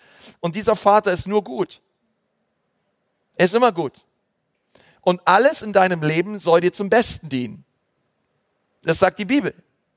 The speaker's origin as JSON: {"language": "German", "region": "Berlin", "country": "Germany", "tie": "born there", "said": "Also ich bin geboren worden in Berlin, steht auf meinem deutschen Pass, Wohnort, hier Geburtsort Berlin"}